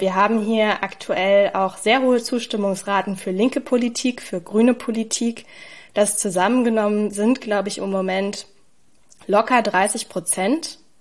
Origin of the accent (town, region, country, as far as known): Berlin, Germany